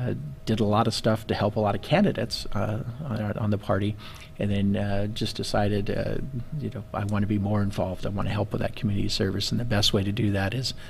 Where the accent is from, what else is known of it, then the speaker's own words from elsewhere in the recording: Spokane, Washington, United States; I grew up here in Spokane, graduated Ferris High School, so Spokane has been my stomping ground since riding my bicycle through Northtown Mall before it became an indoor mall.